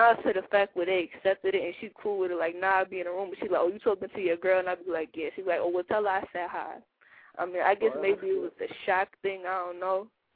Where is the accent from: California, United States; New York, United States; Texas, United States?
New York, United States; also born or lived in South Carolina; I legally couldn't get a job in the state of South Carolina because we're from New York. If we had been in New York, it would have been different.